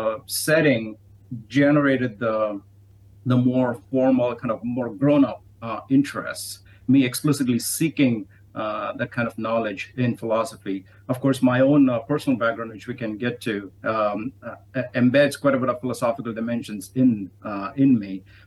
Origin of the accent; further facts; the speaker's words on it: India; since I'm originally from India, I was paying attention to the India-US nuclear agreement around that time